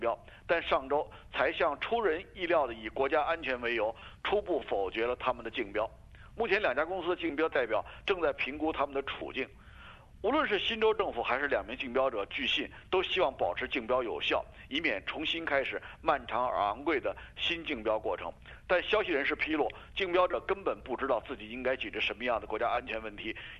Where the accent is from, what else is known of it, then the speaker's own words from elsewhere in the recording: China; now in Australia; 我们中国人把澳洲的这个营养品、保健品都买走了